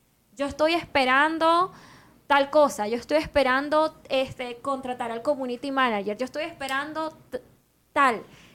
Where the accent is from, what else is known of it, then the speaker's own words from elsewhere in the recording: Venezuela; moved away as an adult; Venezuela, no sé si tuviste negocio en Venezuela, pero uno ya tiene contactos, es como que, ay, estoy en mi país